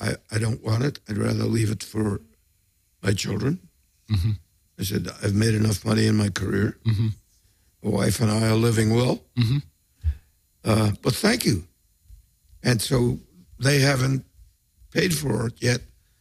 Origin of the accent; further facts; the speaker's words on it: New York, United States; born there; I was born in New York.